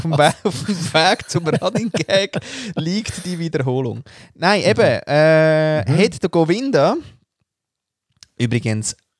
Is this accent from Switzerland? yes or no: no; Austria; da komme ich ja nicht mal als Österreicher weiter.